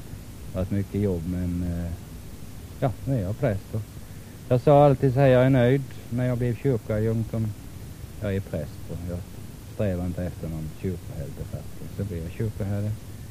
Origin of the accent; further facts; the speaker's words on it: Näshult, Jönköping County, Sweden; I 30 år så låg mitt barndomshem här i prästgården i Näsot. Så länge var min far verksam här. Och så länge växte jag upp här i Näsot.